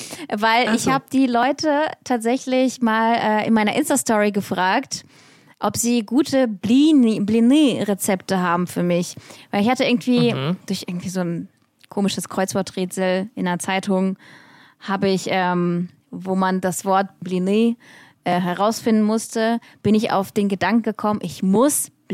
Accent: Russia; wenn ich als Russin nicht weiß, was ein russischer Pfannkuchen ist

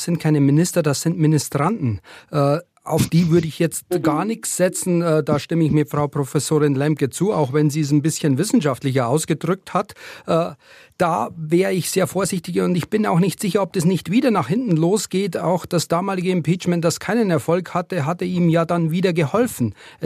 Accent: Bavaria, Germany; Als Bayer denkst du dann natürlich gleich an Bier

